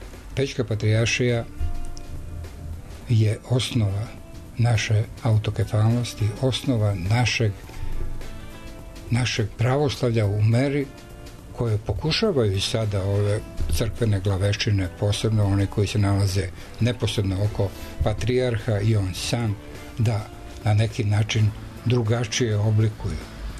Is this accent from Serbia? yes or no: no; Supetar, Split-Dalmatia County, Croatia; also born or lived in Šibenik; Ja sam odrastao u Supetru na Braču. Moj otac je bio oficir. I tamo su se rodile moje ćerke. Sve, tamo sam živeo 6 godina, a posle toga 10 godina u Šibeniku.